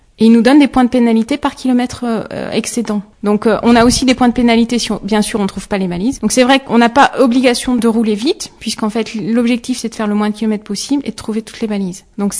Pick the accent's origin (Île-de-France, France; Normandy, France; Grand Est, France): Normandy, France; moi je suis normande, on est des filles de l'Ouest